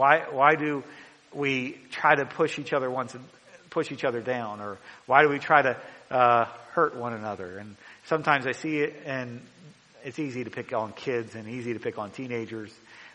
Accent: Maryland, United States; I know that I'm from Maryland. Some people call that up north. Some people call that down south.

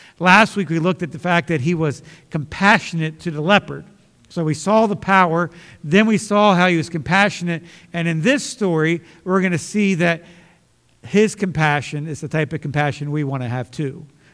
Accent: Elkton, Maryland, United States; Bible College in Elkton, Maryland. He said, I've never heard of it. Most people haven't. But it was in my hometown.

